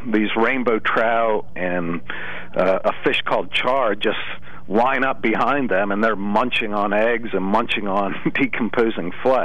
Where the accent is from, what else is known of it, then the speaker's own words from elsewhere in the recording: Northumberland, Pennsylvania, United States; now in Idaho, United States; Well, I grew up in Northumberland, and my grandparents lived in Snydertown, just down the road from Sunbury.